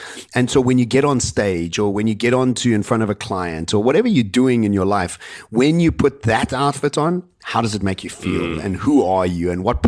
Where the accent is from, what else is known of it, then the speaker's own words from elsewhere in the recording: Cape Town, Western Cape, South Africa; I come from Cape Town, and Cape Town had a different armor.